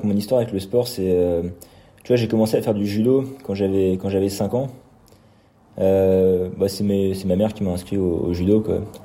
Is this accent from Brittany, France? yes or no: yes; Brest, Brittany, France; Sinon, par rapport à mon parcours, je viens de Brest.